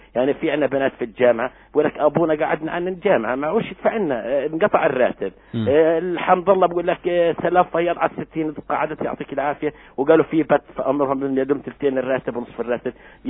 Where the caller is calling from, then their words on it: Gaza, Palestine; والله من هنا نحن من غزة هاشم نبعث بالتحية